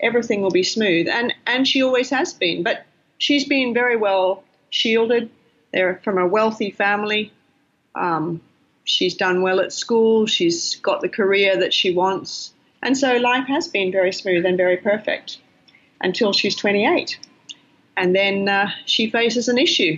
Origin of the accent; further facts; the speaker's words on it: Taiwan; also born or lived in Malaysia / Philippines; now in Australia; I am an Australian, but I actually grew up in Asia because my parents were OMF missionaries in Taiwan. So all the way till I was 17, I lived in Malaysia and the Philippines for school and in Taiwan.